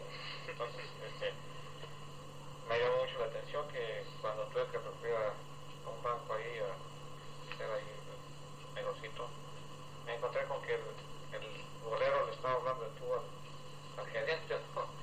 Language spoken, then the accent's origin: Spanish; Mexico City, Mexico; born there; En la Ciudad de México.